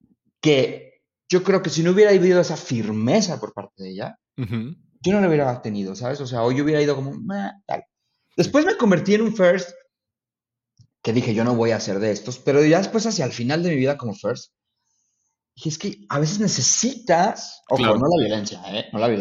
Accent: Guadalajara, Jalisco, Mexico; pues porque yo vengo de Guadalajara, mi familia no se dedica absolutamente nada a esto, o sea, mi mamá era una directora de un kinder

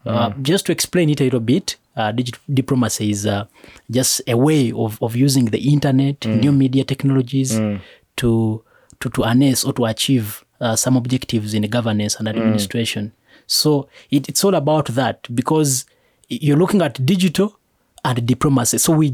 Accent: Bukomansimbi, Central Region, Uganda; Yes, I grew up in Bukomansimbi. Even my schools, I went in rural schools.

